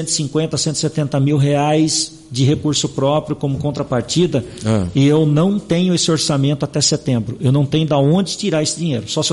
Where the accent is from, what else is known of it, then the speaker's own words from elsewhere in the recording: Araraquara, São Paulo, Brazil; born there; also born or lived in Itápolis; Eu sou de coração. Minha cidade natal era Araraquara.